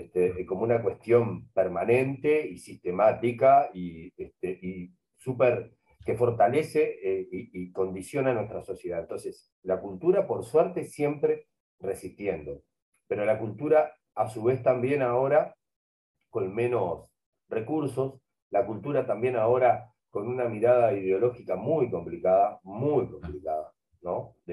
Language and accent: Spanish; Montevideo, Uruguay; Yo soy muy montevideano, soy del oeste, de toda la vida, Teja, por la Victoria, el Cerro, toda esa zona me vio crecer, hasta Paso de la Arena.